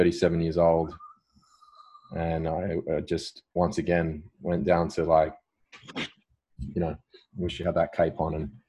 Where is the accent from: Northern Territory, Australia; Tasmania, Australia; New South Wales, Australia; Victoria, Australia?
New South Wales, Australia; Cherrybrook; it's actually where I grew up and lived in Cherrybrook.